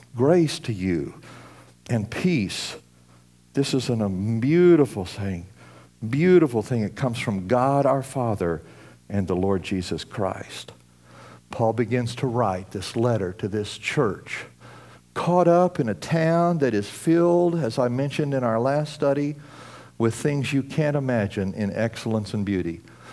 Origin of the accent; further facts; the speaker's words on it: Oklahoma, United States; also born or lived in Texas; I came from Oklahoma and Texas and that area